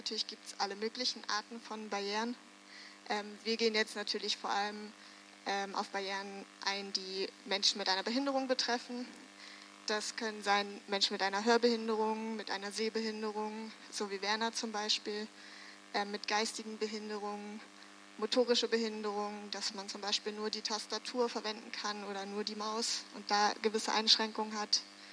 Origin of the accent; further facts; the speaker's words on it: Switzerland; aber bei uns in der Schweiz sind eigentlich vor allem private Dienstleistungsanbieter sehr frei